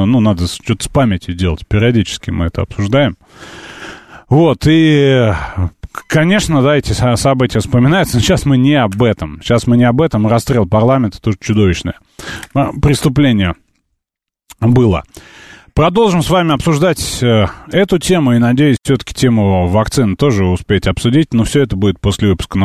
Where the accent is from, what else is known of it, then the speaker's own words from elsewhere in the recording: Minsk, Belarus; Я как белорус, минчанин, это заявляю ответственно